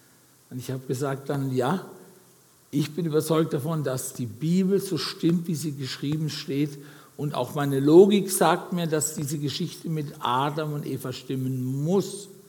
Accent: Heitersheim, Baden-Württemberg, Germany; In Heidersheim gibt es eine evangelische Kirche, ich komme ursprünglich aus Heidersheim.

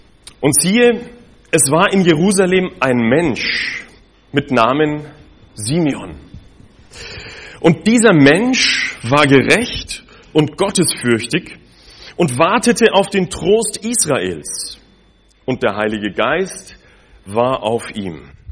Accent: Munich, Bavaria, Germany; moved away as an adult; now in Basel, Switzerland; Mein Zuhause ist in Basel. Aufgewachsen bin ich allerdings in Deutschland, in Bayern, in München. Und wie das Leben so geht, ich habe dann meine Frau kennengelernt während dem Studium in Basel und dann bin ich dort hängen geblieben.

